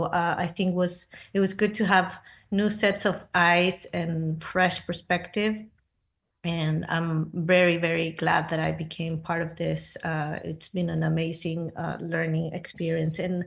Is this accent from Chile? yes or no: yes; Chile; English is a second language; I am from Chile, but I've been living back and forth between Santiago and the Bay Area.